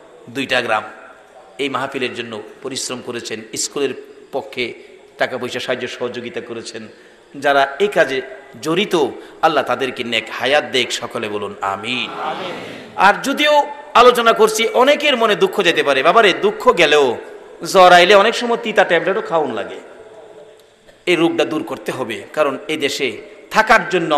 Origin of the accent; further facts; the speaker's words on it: Ramnagar, Dhaka Division, Bangladesh; ওনার বাড়ি রামনগর গ্রাম, আমার গ্রাম।